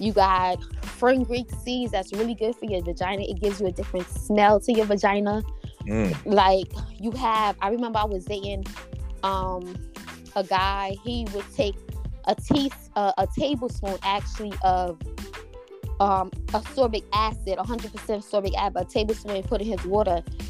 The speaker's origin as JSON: {"language": "English", "country": "Jamaica", "lives_now": "New York, United States", "said": "But see, we're West Indian, right? So certain herbs, they didn't have it in the United States. So my grandmother had to send the herbs to I live in New York. So she had to send this from Jamaica to New York."}